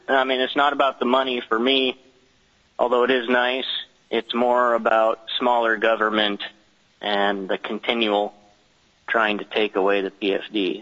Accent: Wasilla, Alaska, United States; from Wasilla, Alaska, and I wanted to thank you all for your service.

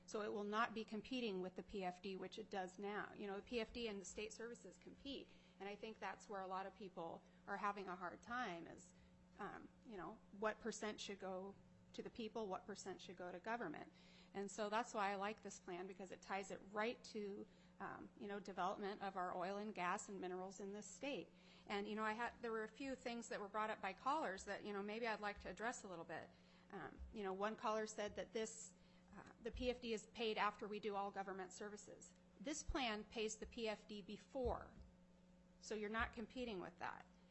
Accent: Alaska, United States; I was born and raised in Alaska too.

